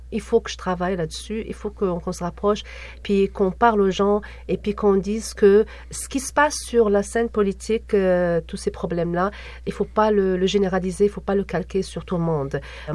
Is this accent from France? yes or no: no; New Jersey, United States; Je viens de New Jersey, il y avait quand même de la neige, mais je n'ai jamais vu autant de neige.